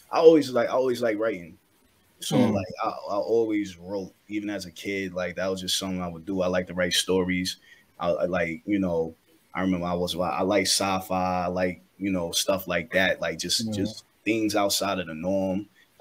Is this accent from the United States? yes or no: yes; Brooklyn, New York, United States; I'm from Brooklyn, New York. You know, the borough of Kings, Thurrell's borough.